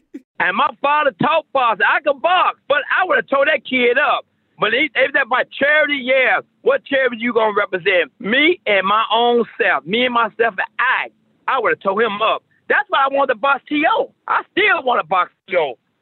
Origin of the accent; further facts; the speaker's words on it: Alabama, United States; Bo, I come from Alabama. My father was a boxing coach.